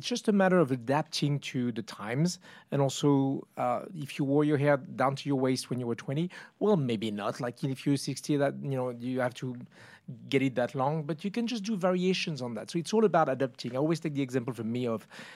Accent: France; I'm from France. There's no such thing.

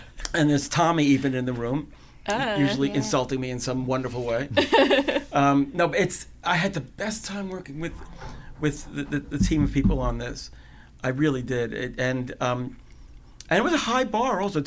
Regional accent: New Rochelle, New York, United States; I grew up in New Rochelle.

